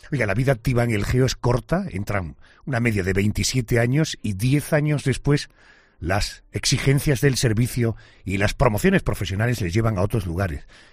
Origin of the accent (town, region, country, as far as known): Spain